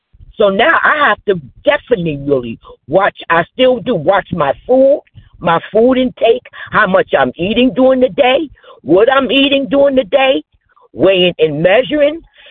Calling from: New Jersey, United States; New Jersey.

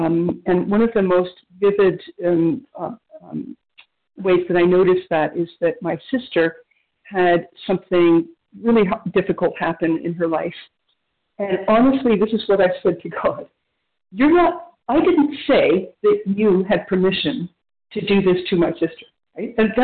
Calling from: Ontario, Canada; in Ontario, Canada, near Toronto.

